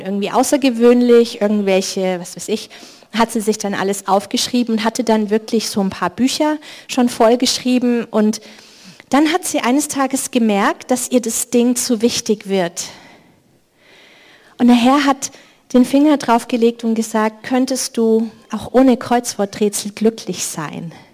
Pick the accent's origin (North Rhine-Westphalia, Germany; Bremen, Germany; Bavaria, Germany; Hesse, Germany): Bavaria, Germany; Ich komme aus Bayern, da redet man so.